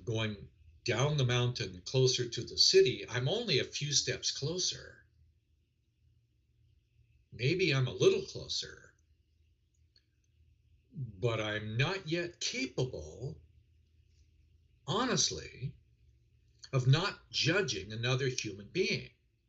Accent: United States; my great country, as an American

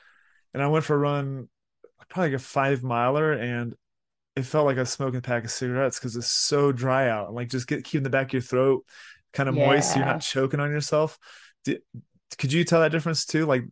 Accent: Florida, United States; Like, I grew up in South Florida

